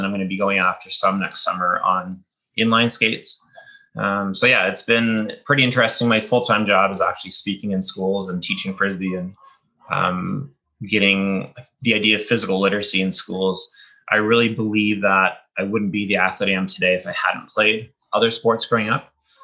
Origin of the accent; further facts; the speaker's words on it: the Maritimes, Canada; So my story with this, so I grew up in the Maritimes and I used to be a huge hockey fan.